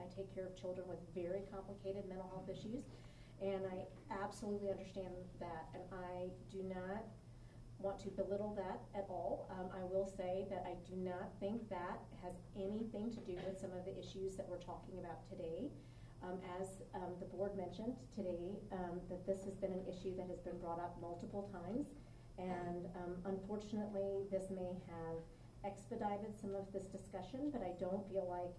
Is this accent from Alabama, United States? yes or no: yes; Birmingham, Alabama, United States; I've been a Vestavia Hills resident for almost 17 years. I was born and raised in Birmingham and attended the Birmingham Public Schools for all my life.